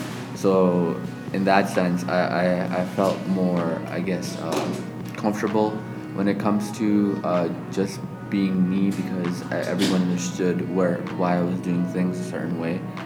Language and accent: English; Connecticut, United States; now in Toronto, Canada; I'm Muslim. I'm from, born and raised in Connecticut, but I now reside in Toronto, Canada, so I'm Canadian.